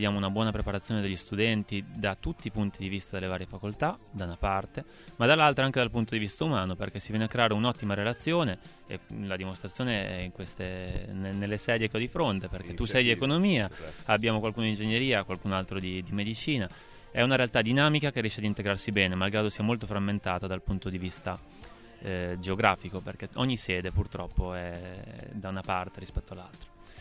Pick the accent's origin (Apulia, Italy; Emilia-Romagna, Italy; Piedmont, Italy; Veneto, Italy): Emilia-Romagna, Italy; Mirandola; now in Terni, Italy; Io sono di Mirandolo, mi fa molto piacere che si parli di una terra che in questi giorni sta passando davvero momenti difficili. Ormai sono anche ternano, però non solo mirandolese.